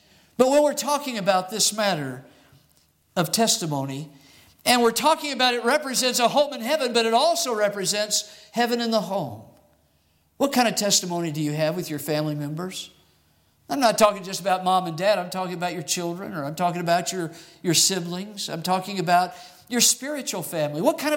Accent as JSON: {"language": "English", "region": "Arizona", "country": "United States", "tie": "born or raised there", "said": "I grew up in Arizona, and dust storms happen out there."}